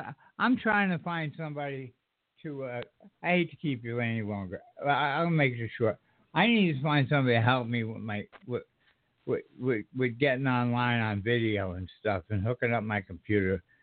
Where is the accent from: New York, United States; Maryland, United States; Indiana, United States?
New York, United States; now in South Carolina, United States; Pennsylvania is one of the racist states I've ever been in, and I'm from New York. I've seen it in New York, but never like I've seen it in Pennsylvania.